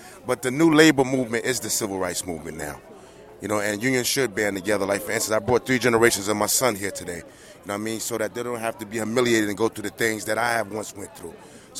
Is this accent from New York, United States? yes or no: yes; Brownsville, New York, United States; I'm a laborer for Local 79, and I'm actually from Brownsville.